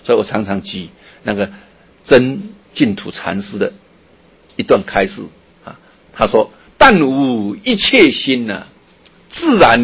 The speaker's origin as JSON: {"language": "Chinese", "region": "Yilan County", "country": "Taiwan", "said": "我们说这个宜兰的闽南语的腔，哦，我是宜兰人，所以我们会说加杯哈，配鸡卵，在那卡酸酸，手软软"}